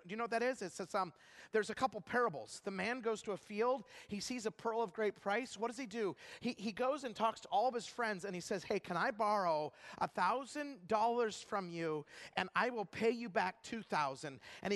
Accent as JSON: {"language": "English", "region": "Idaho", "country": "United States", "said": "And then we'd have mashed potatoes because we're from Idaho."}